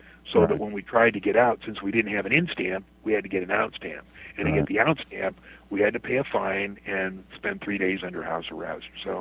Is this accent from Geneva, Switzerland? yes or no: yes; Geneva, Switzerland; I grew up in Geneva and brought a girl over, beautiful little French girl.